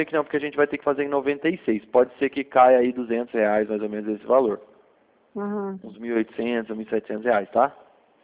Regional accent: São Paulo, Brazil; Eu sou do estado de São Paulo

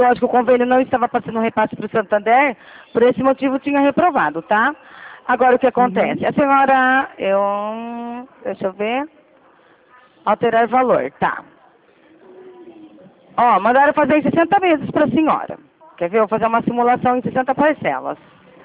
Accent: Rio Claro, São Paulo, Brazil; Eu sou aqui de Rio Claro, São Paulo.

